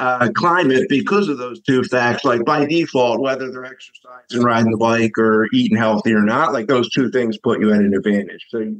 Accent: Philadelphia, Pennsylvania, United States; now in Chicago, United States; I'm originally from Philadelphia, as a lot of listeners already know.

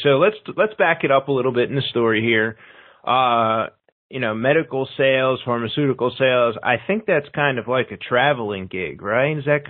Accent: Philadelphia, Pennsylvania, United States; now in Chicago, United States; And then I grew up in Philadelphia, so I'm a Pennsylvania guy most of my life before I got to Chicago.

